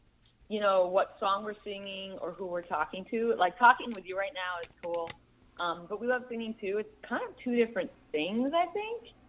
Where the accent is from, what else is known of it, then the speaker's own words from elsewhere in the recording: Boston, Massachusetts, United States; I'm originally from Boston area, so the winters in Boston are really, really tough.